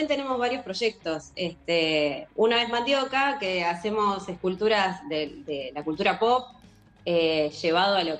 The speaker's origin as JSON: {"language": "Spanish", "town": "La Plata", "region": "Buenos Aires Province", "country": "Argentina", "lives_now": "Berisso, Argentina", "said": "yo soy platense, vivo en Berisso, pero bueno, estoy ahí en el límite de 122, ¿vieron? Sí. Vivo en Berisso, pero bueno, todo el colegio siempre en La Plata"}